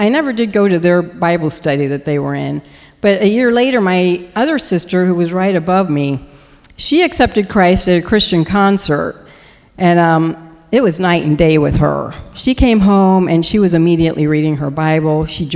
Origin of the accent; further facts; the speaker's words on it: Dayton, Ohio, United States; And I grew up in Dayton, Ohio, way down below you guys. And I went to college at Miami University.